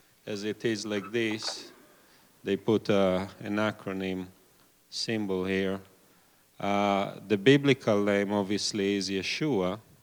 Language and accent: English; Israel; When I grew up in Israel